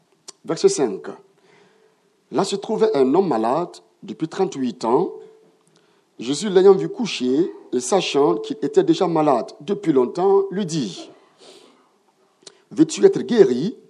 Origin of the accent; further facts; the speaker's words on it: Burkina Faso; Je viens du Burkina Faso dans une église Assemblée de Dieu qu'on appelle Temple Péniel.